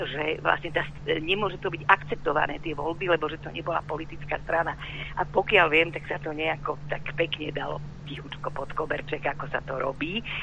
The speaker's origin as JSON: {"language": "Slovak", "town": "Bratislava", "region": "Bratislava Region", "country": "Slovakia", "tie": "born or raised there", "said": "som naozaj Bratislavčanka, rodená, dajme tomu aj po tých rodičoch"}